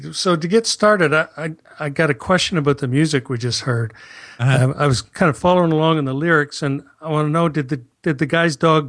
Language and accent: English; Ontario, Canada; moved away as an adult; now in United States; We've been down here 22 years or so now, and we moved down in August from Ontario. And so when you live in Canada, you know, you look at this nation to the south